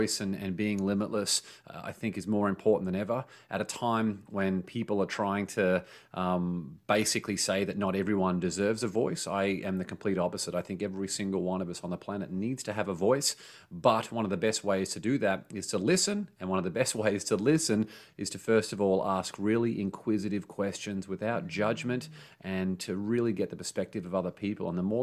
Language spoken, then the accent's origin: English; Brisbane, Queensland, Australia; moved away as an adult; now in Los Angeles, United States; So I grew up in Brisbane, Australia. I live in Los Angeles, California now. So I've been in America for about the last 9 years. I was in Australia for the first 28 years of my life.